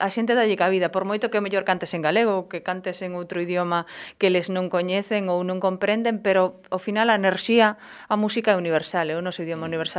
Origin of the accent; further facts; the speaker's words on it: Galicia, Spain; son media galega, media portuguesa, porque teño raíces portuguesas